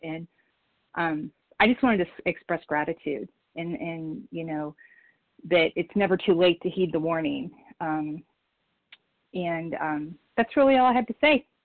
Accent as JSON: {"language": "English", "region": "Ohio", "country": "United States", "said": "I'm from Ohio."}